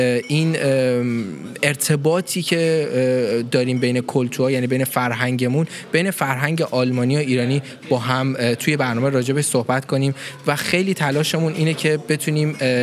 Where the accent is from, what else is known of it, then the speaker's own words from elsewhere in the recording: Iran; now in Germany; ich komme aus dem Iran. Seit 5 Jahren bin ich in Deutschland.